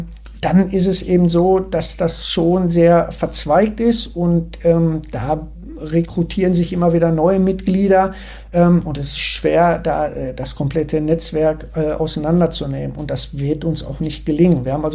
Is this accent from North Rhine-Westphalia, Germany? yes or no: yes; North Rhine-Westphalia, Germany; ich komme ja aus dem Ruhrgebiet, da ist Fußball wie eine Religion